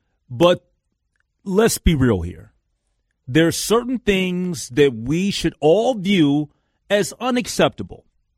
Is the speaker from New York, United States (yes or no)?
no; Minnesota, United States; As a Vikings fan, as a Minnesotan that wants to see the team be successful